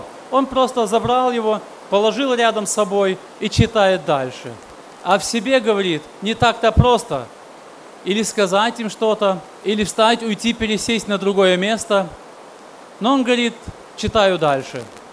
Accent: Russia; now in Germany; я приехал из Германии … Мы переехали в Германию с России в 89 году.

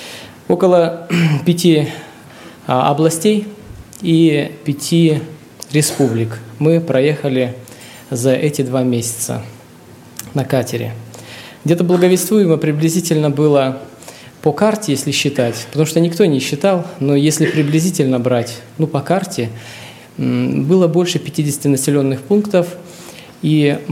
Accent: Saint Petersburg, Russia; я из Санкт-Петербурга приехал первый раз здесь, в Сибирском объединении.

